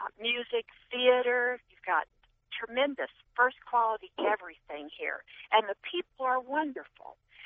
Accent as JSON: {"language": "English", "region": "California", "country": "United States", "moved": "yes", "lives_now": "Ohio, United States", "said": "I mean, I came from California, and I moved to Ohio probably in 82, and I can tell you this is a fantastic state."}